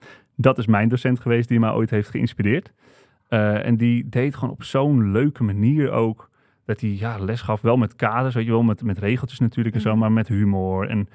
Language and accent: Dutch; Wieringerwerf, North Holland, Netherlands; En toen ging ik dus terug naar mijn dorpje Wiegenwerf, waar ik vandaan kom.